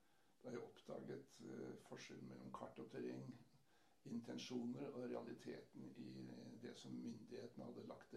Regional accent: Oslo, Norway; jeg er fra Oslo. Min far også fra Oslo. Min bestefar kom fra Farsen.

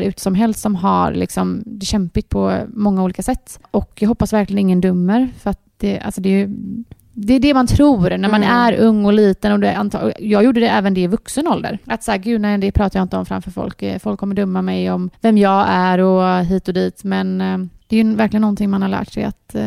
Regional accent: Gothenburg, Västra Götaland County, Sweden; vi är uppvuxna här ute i Torsland. Det är ett jättefint område.

